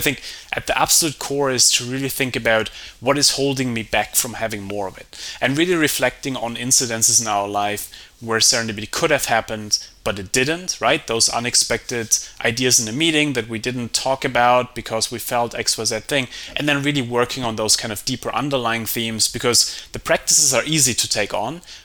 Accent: Germany; English is a second language; Like, I grew up in Germany.

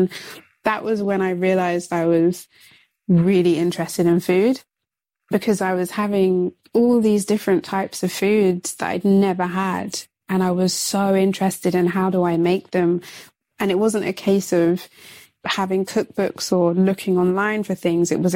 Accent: London, United Kingdom; I'm from London.

